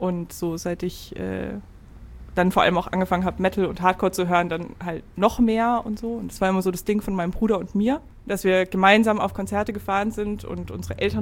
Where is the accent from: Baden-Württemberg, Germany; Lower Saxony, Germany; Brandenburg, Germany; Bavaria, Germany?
Bavaria, Germany; now in Hamburg, Germany; Nee, ich komme aus Franken, Oberfranken.